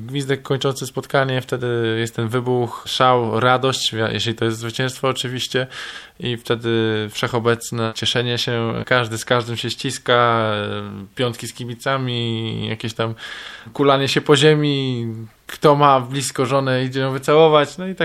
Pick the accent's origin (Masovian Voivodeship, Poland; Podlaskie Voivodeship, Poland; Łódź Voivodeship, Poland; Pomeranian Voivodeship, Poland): Pomeranian Voivodeship, Poland; Kartuzy; Urodziłem się w Kartuzach, mieszkałem niedaleko, uczęszczałem tam do szkoły.